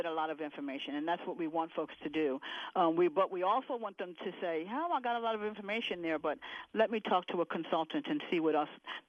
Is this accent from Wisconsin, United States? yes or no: no; Philadelphia, Pennsylvania, United States; I'm from Philadelphia.